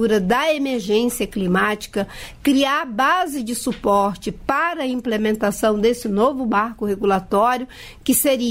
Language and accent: Portuguese; Acre, Brazil; born there; Eu sou acriana, nasci no estado do Acre